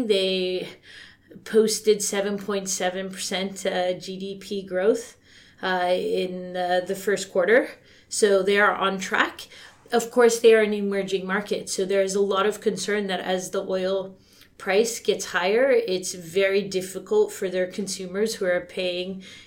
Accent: United States; Yes, I'm American-Canadian

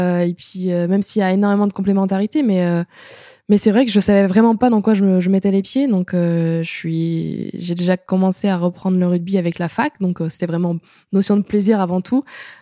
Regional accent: Brittany, France; je viens de Bretagne. C'était pas en tout cas à l'époque la terre promise pour faire du rugby.

